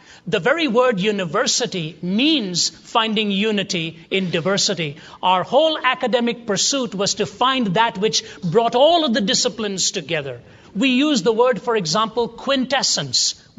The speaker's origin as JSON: {"language": "English", "country": "India", "said": "I hail from India. My wife is from Canada. And therefore, in terms of reality, ours is a cross-cultural marriage."}